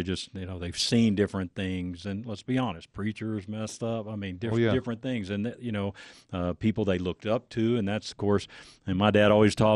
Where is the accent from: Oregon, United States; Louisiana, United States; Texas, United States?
Texas, United States; Dallas; my home church that I grew up in the Dallas area was a great church